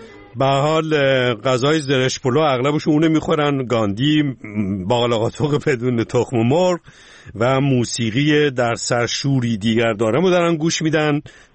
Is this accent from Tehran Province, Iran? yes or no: no; Rasht, Gilan, Iran; ما رشتی هستیم